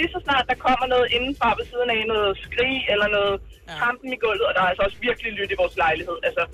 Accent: Allerød, Capital Region of Denmark, Denmark; jeg er fra Allerød.

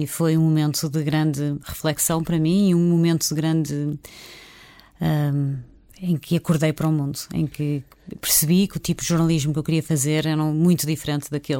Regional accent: Portugal; moved away as an adult; now in United States; Sou portuguesa, acima de tudo. É a primeira coisa que digo no mundo inteiro, que qualquer pessoa que conheça, digo sempre que sou portuguesa, embora viva nos Estados Unidos, como disseste, há mais de 20 anos.

